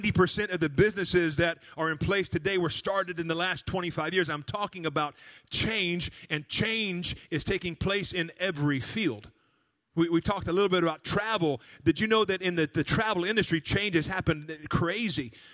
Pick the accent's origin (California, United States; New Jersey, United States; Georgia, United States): Georgia, United States; Atlanta; born there; I was born in Atlanta, Georgia. I was born in that.